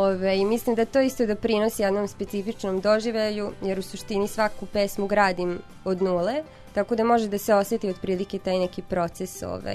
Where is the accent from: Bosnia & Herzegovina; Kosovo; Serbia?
Serbia; Kikinda, Vojvodina; Zanimljivo je da se pojavljuju sove iz Kikinde i neki tako još elementi, nasleđe i neke ulice, pošto je to moj rodni grad.